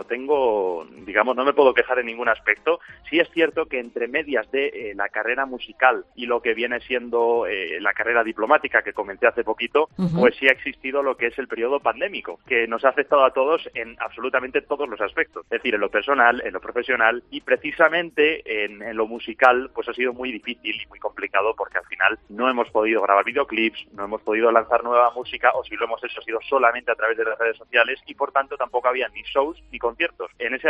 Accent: Spain; yo expresé un poco mi preocupación como joven español

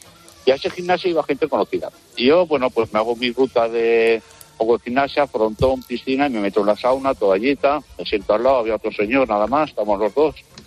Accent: Barcelona, Catalonia, Spain; born there; yo nací en Barcelona, en el centro, en el Sánchez, enfrente del Mercado del Niño

